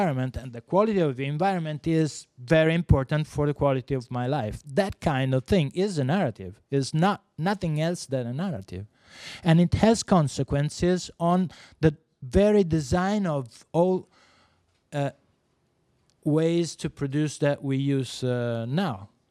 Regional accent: Italy; born there; English is a second language; I was born in Italy when we were in the industrialization boom.

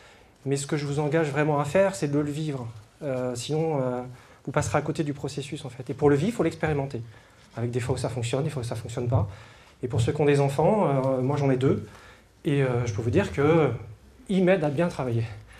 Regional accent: Rennes, Brittany, France; Et moi, je viens de Rennes

